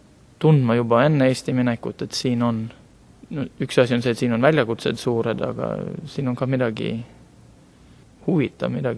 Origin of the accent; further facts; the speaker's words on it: Western Norway, Norway; Estonian is a second language; ma olen Lääne-Norrast pärit ja viimased aastad Norras, kus ma olen Norras elanud, siis ma olen Ida-Norras elanud